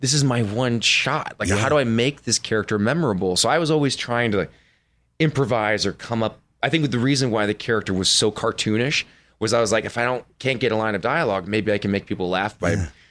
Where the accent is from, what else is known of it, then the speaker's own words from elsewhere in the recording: Minnesota, United States; South of St. Paul.